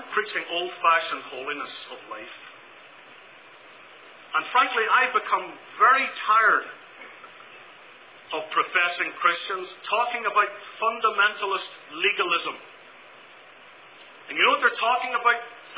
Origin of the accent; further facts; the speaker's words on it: Belfast, Northern Ireland, United Kingdom; Growing up in Belfast, Northern Ireland, there were lots of nice things that we did. But there were a lot of things that we did not do as a Christian family.